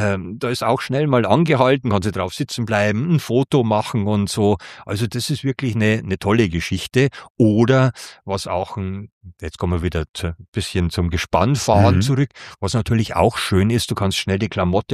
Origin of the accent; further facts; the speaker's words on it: Regensburg, Bavaria, Germany; Ich bin zwar in meiner Heimatstadt Regensburg gestartet